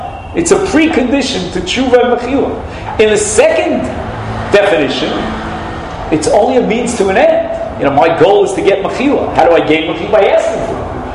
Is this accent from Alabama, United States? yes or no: no; Flatbush, New York, United States; It's like my father's shul when I was raised in Flatbush.